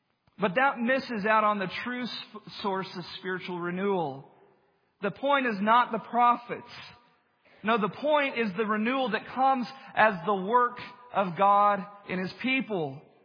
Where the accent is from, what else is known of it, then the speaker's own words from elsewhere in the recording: Texas, United States; at least where I grew up in Texas.